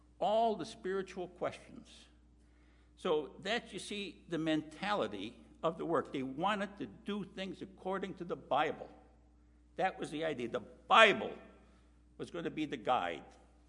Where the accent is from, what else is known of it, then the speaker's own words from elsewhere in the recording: Chicago, Illinois, United States; Now, I was from Chicago.